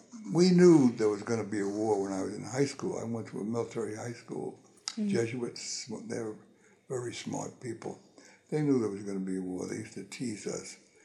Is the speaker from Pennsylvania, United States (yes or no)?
no; Brooklyn, New York, United States; born there; I was born in Brooklyn, a city my mother hated. And I guess I left there when I went in the service.